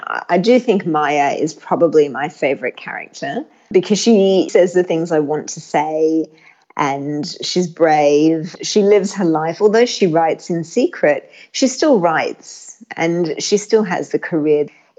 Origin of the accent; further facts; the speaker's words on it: Australia; because I'm Australian